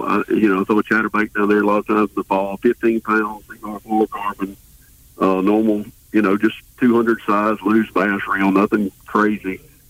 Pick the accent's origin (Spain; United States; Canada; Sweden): United States; I grew up on the Tom Big Beach.